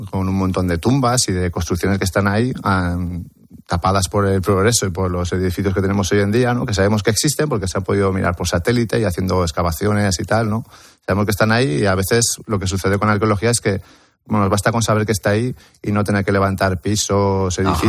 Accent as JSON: {"language": "Spanish", "region": "Valencian Community", "country": "Spain", "said": "Yo creo que voy a tirar un poquito para la Terreta, y a mí me encantan las pinturas, soy valenciano, ¿no?"}